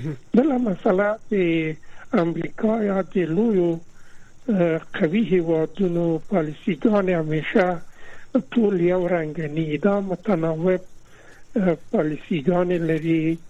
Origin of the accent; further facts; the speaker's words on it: Afghanistan; چون خود ما جامعه افغانی هستیم